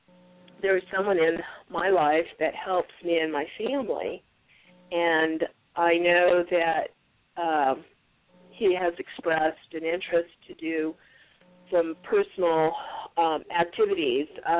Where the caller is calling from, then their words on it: Arizona, United States; Arizona, and her name is Hoda.